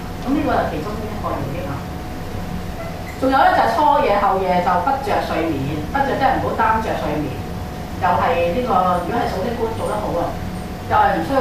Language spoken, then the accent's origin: Cantonese; China; 即係如果要我哋中國人睇呢啲禪呢啲禪修嘅經典咧，就大部分咧根據書一切有部。